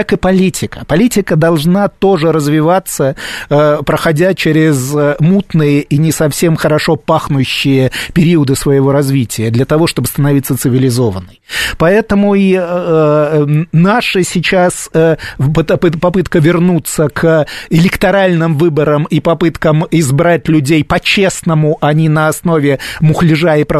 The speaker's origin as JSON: {"language": "Russian", "country": "Russia", "said": "я сам не украинец, я русский"}